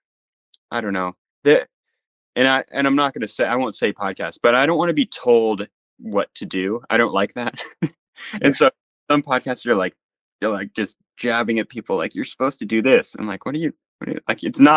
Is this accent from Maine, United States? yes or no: yes; Maine, United States; I grew up here in Maine, so I'm kind of in a small town, so I'm far away from a lot of stuff.